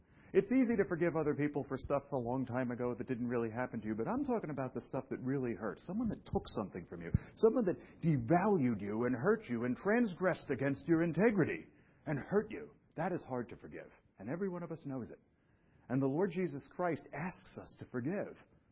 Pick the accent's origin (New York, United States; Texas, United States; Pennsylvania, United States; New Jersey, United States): New York, United States; Brooklyn; The place I grew up in Brooklyn is now an artisanal place full of hipsters and sort of Ivy League types.